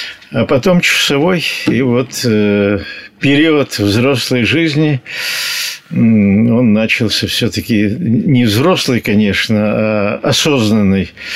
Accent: Mariupol, Donetsk Oblast, Ukraine; born there; also born or lived in Makiivka; Родился в Мариуполе. В паспорте в первом была запись: станция Сартана, завод Ильича.

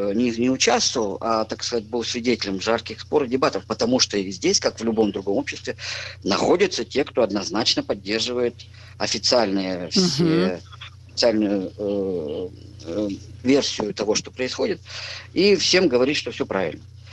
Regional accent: Ukraine; Да, я вырос на Украине, я ужасно люблю Одессу, Херсон, считаю их моими родными городами.

